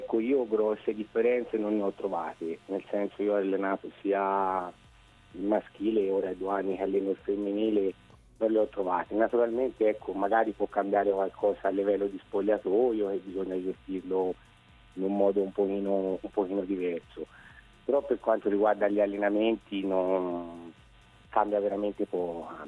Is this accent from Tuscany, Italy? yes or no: yes; Siena, Tuscany, Italy; Certo, io vedo e sento, essendo senese, poi parecchio attaccamento al femminile